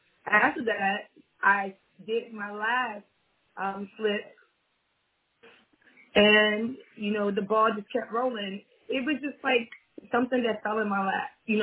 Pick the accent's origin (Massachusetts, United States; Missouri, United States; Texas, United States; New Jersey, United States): New Jersey, United States; Newark; born and raised in Newark, New Jersey.